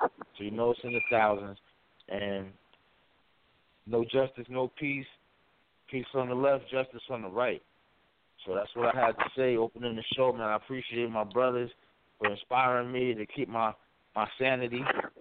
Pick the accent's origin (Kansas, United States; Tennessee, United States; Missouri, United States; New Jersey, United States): New Jersey, United States; East Orange; because I grew up in East Orange, too. I'm an Essex County product, man. Essex County, New Jersey. I mean, I ran through Newark, East Orange, Irvington, Orange, everything.